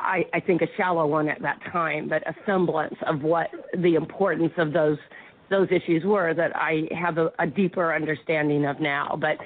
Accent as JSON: {"language": "English", "town": "Colorado Springs", "region": "Colorado", "country": "United States", "tie": "born or raised there", "said": "Plus, I grew up in the West, in Colorado Springs, Manitou Springs, and much of my political conscience was formed by many of the issues that confronted Native Americans."}